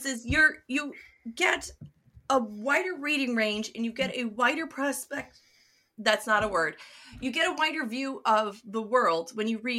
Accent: New York, United States; The Oneida is huge part of like the area I grew up in. I grew up in Tioga County, New York.

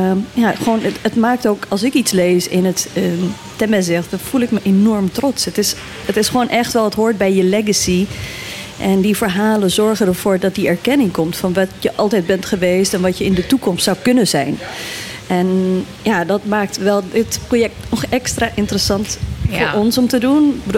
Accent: Morocco; Ik ben zelf geboren in Noord-Marokko. Daar ook deels opgegroeid. We noemen onszelf Imezigen. Dat is een soort van indigenous groep in Marokko. Dus onze taal is nooit erkend geweest.

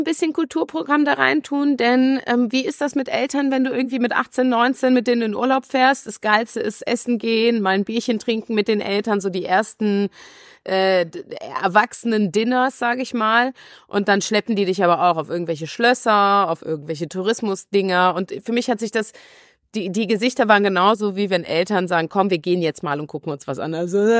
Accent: Russia; du kennst meinen Ursprung als Russin

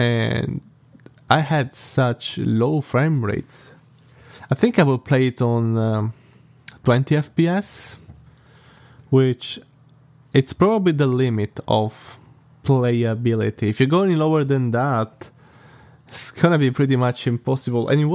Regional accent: Italy; first language Italian; English is a second language; initially, I would watch it in my native language, which is Italian. So I watched, you know, every Italian episode I could get my hands on by watching. I didn't even have access to Cartoon Network. We do have Cartoon Network in Italy

